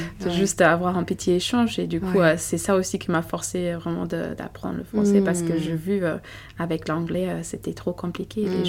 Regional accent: Germany; French is a second language; now in France; Moi, quand je suis venue d'Allemagne ici en France, je parlais pas encore le français.

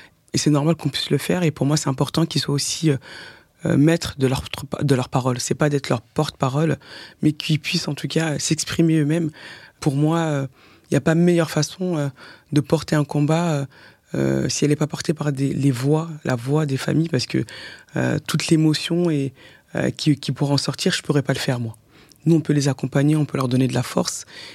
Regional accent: France; je suis française à New York

